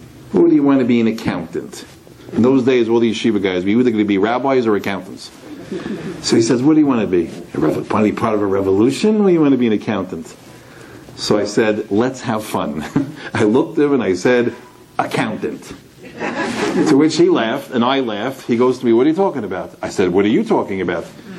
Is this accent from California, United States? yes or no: no; West Hempstead, New York, United States; I grew up in West Hempstead, Long Island. And I went to Hank. And then I went to South Shore.